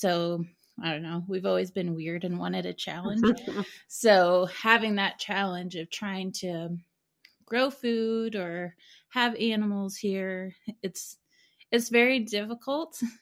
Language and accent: English; Indiana, United States; I grew up in Indiana.